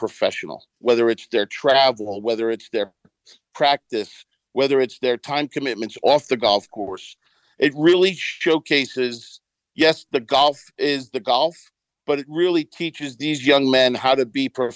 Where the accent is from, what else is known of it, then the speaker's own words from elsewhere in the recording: Floral Park, New York, United States; myself growing up in Floral Park and having in 1986 watching Orosco throw up his hands